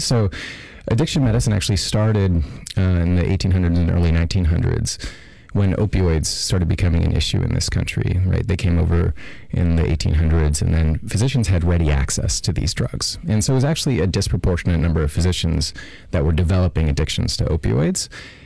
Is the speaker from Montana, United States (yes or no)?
yes; Montana, United States; So I grew up in Montana, and I think my interest in addiction really started then.